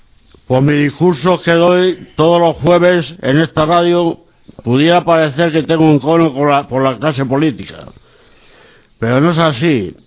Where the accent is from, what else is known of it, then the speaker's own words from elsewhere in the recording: Madrid, Community of Madrid, Spain; Yo soy de Madrid, soy puro gato